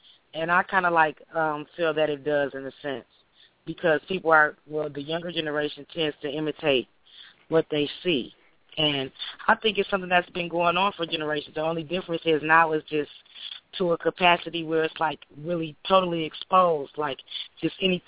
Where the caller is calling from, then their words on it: Detroit, Michigan, United States; I'm calling from Detroit, Michigan.